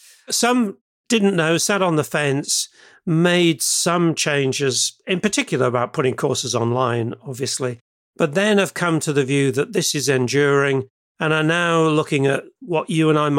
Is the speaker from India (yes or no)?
no; England, United Kingdom; moved away as an adult; now in Australia; Well, as you might hear from my accent, I'm English originally.